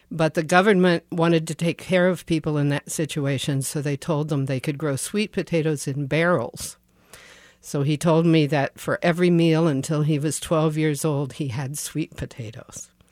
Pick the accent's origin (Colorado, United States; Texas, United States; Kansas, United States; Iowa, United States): Kansas, United States; And I was one of the people who said it's impossible because I grew up in Kansas as a cowgirl.